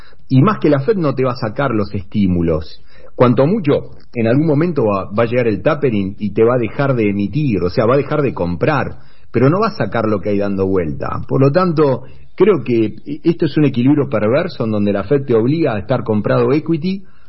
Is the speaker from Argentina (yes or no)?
yes; Argentina; esta basura que hoy somos en Argentina